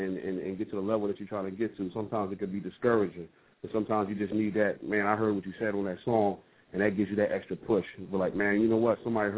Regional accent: Philadelphia, Pennsylvania, United States; look, he ain't representing me, and I'm from Philly, and I know he ain't representing

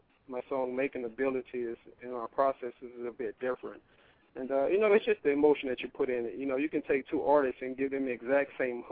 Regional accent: Dallas, Texas, United States; now in Los Angeles, United States; I'm originally from Dallas, Texas.

